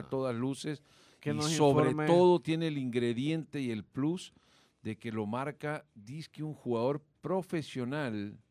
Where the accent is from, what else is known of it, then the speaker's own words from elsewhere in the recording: El Salvador; nosotros como salvadoreños